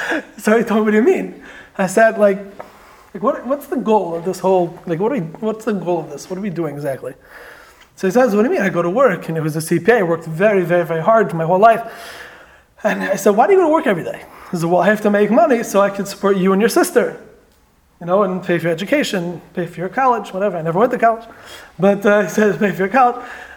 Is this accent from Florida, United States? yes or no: yes; Miami, Florida, United States; In America, you know, I grew up in Miami, right? I grew up in Miami